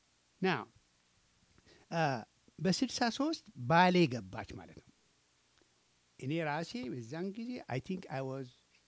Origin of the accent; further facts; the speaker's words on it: Tigray, Ethiopia; ፒውር ዘር የለንም እኔ አሁን የትግራይ ተወላጅ ነኝ